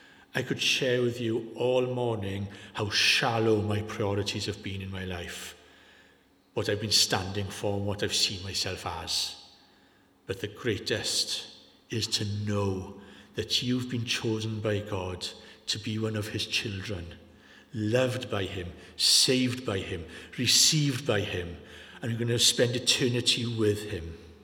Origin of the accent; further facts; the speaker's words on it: Yorkshire and the Humber, United Kingdom; born there; Now, with this accent, you're all fairly convinced I'm Welsh. I'm actually born in Yorkshire. I'm a Yorkshireman. But nobody believes me, but I'm not lying.